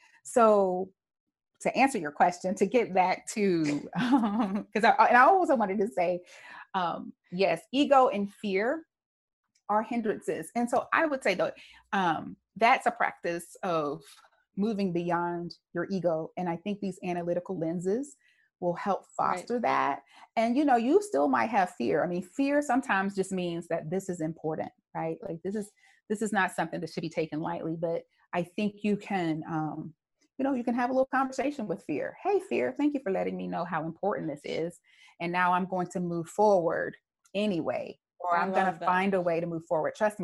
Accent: United States; and I do love being an American

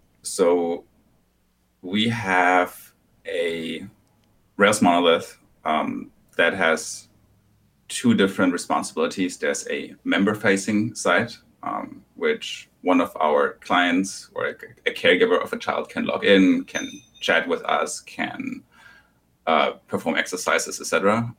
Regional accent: Germany; English is a second language; now in United States; I'm originally from Germany. You might identify that by my still pretty thick accent. Been in the States for a few years

